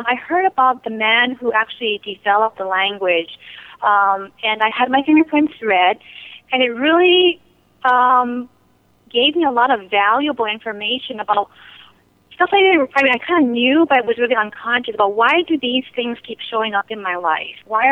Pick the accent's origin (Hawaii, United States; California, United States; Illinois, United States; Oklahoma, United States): Hawaii, United States; ever since I was a young child because I grew up in Hawaii. My father did Reiki, but, you know, I come from a very traditional Japanese family